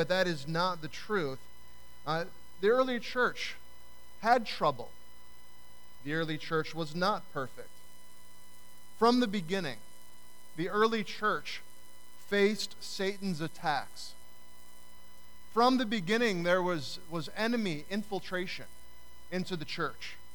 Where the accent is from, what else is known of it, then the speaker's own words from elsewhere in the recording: Cedar Rapids, Iowa, United States; my family and I were traveling through my hometown, Cedar Rapids, Iowa